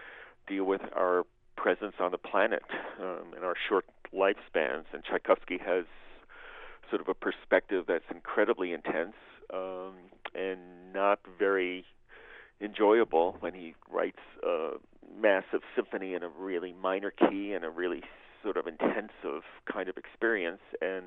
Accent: Brooklyn, New York, United States; when I was growing up in Brooklyn, I would see her on a daily basis

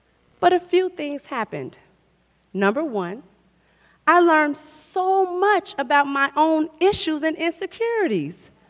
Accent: Chicago, Illinois, United States; summer, I expanded my work to Chicago. It was fun, exciting, and a really big deal. I was going back to my hometown to serve the very community that was the foundation to who I had become.

